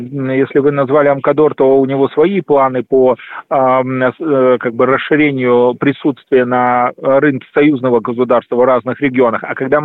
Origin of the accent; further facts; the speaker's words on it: Belarus; мы, белорусы и граждане России, смогли обеспечить выпуск хороших высокотехнологичных товаров